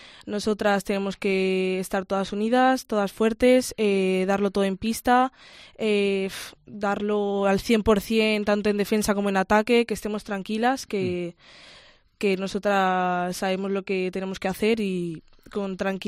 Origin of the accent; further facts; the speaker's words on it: Alicante, Valencian Community, Spain; now in Zaragoza, Spain; No, soy de Alicante.